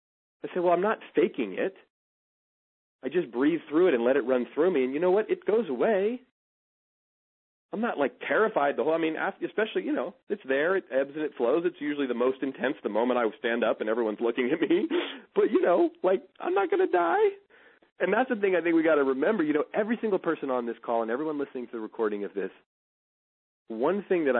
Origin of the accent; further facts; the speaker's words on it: Oakland, California, United States; I'm poor kid from Oakland, single mom.